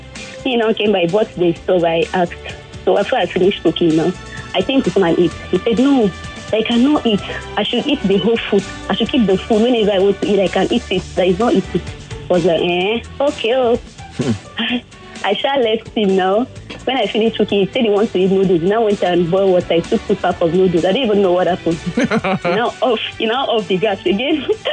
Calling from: Ikorodu, Lagos, Nigeria; So, I'm calling from Ikorodu.

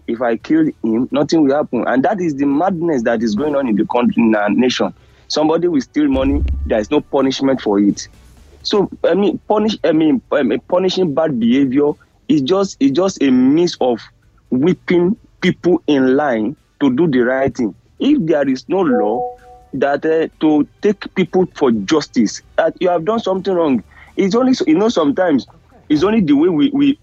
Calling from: Manchester, North West England, United Kingdom; Manchester.

